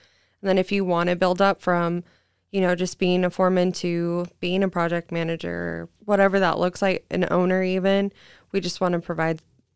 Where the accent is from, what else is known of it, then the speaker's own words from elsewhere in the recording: California, United States; also born or lived in Montana; I was born and raised in California, super tiny town, 500 people, kind of grew up, had my first kid, met my honey, and we took off to Montana.